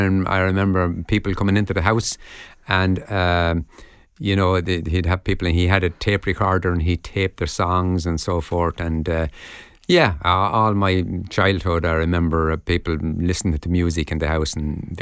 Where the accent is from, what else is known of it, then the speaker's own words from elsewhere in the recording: Kilmore, Leinster, Ireland; Well, I was born and reared in Wexford in a place called Kilmore. It's on the south coast, and spent my childhood there. We had a small farm